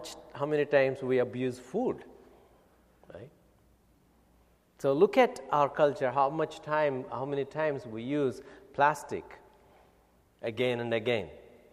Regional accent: India; Yeah, I am originally from India. You see, so I am known by where I live in our culture.

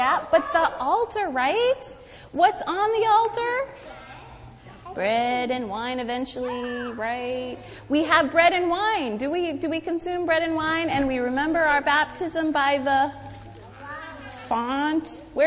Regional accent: Michigan, United States; But it doesn't happen around here. It just happens where I grew up in Michigan. Water doesn't freeze like that here.

